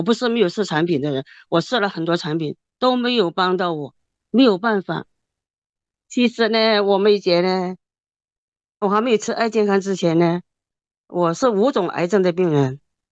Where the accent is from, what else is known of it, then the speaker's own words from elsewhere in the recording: Hong Kong; 我来自香港啊。